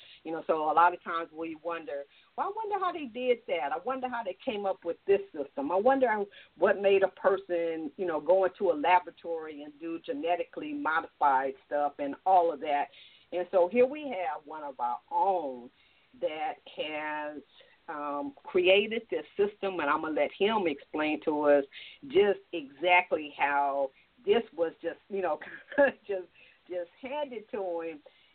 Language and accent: English; California, United States; you know me, I'm from California, so everything's cold